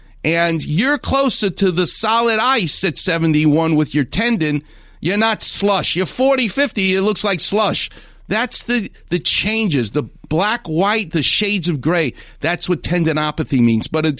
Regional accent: New York, United States; It's not that far from Burbank. I'm from New York.

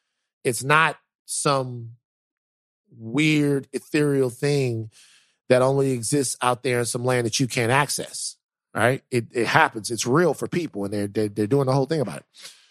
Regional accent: Baton Rouge, Louisiana, United States; Growing up in Baton Rouge, a lot of times it was chaotic.

